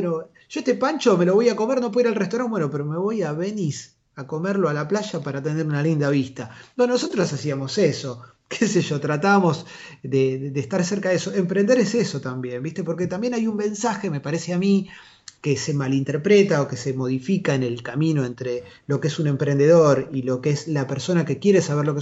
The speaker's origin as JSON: {"language": "Spanish", "country": "Argentina", "said": "como argentinos."}